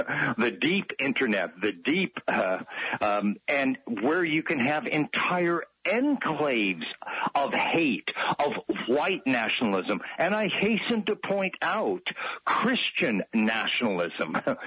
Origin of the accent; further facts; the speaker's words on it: Texas, United States; because I was born in Texas in 1950, segregation was my reality as a infant, as a child, as an adolescent, as a teenager, as a young adult.